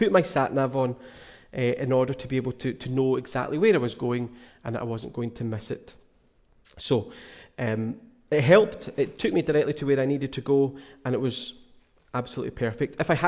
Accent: Glasgow, Scotland, United Kingdom; now in North Harris, United Kingdom; so Glasgow, I'm from Glasgow. You've probably noticed I've not got the North Harris accent. From Glasgow originally.

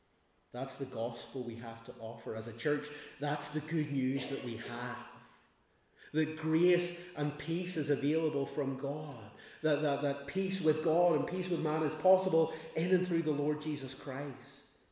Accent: Northern Ireland, United Kingdom; Now, I know we're Scottish or Northern Irish in my case.

